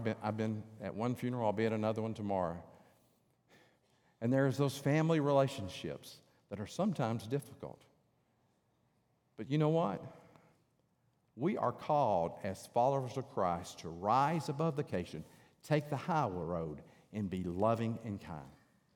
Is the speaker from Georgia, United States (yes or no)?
yes; Georgia, United States; I'm from North Georgia. If you can't tell it, my eyes have probably given it away many times in my accent, okay?